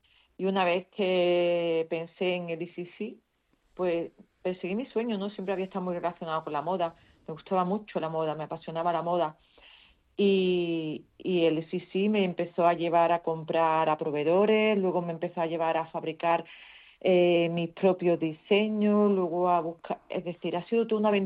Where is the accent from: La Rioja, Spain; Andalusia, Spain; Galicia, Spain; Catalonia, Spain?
Andalusia, Spain; Trebujena; la casa de mis padres, ahí se fundó la empresa, sigue siendo la casa familiar donde me crié, donde nacieron todos mis hermanos. Y esa es la sede principal. Seguimos estando en Trebujena